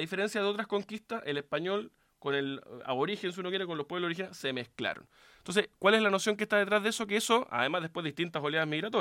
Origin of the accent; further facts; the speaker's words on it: Chile; somos todos chilenos.